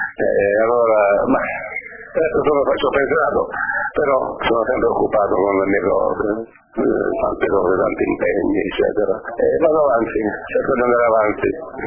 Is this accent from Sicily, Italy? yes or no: no; Molise, Italy; now in Argentina; Io, come ben sapete, sono molisano dell'Alto Molise, un paesetto dell'Alto Molise, immigrai in Argentina prima mio padre nel 1950.